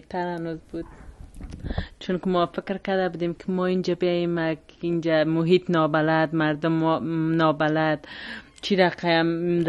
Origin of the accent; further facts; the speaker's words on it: Kabul, Afghanistan; moved away; ما از افغانستان هستم، از پایتخت افغانستان کابل، و تقریبا 9 ماه میشه که اینجا آمدیم.